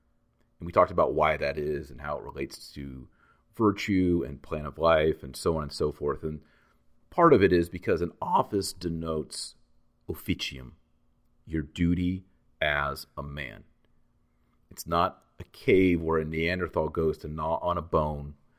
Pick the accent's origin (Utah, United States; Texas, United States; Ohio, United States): Texas, United States; The people in Montana remind me of Texans, which I think is awesome because I'm a Texan.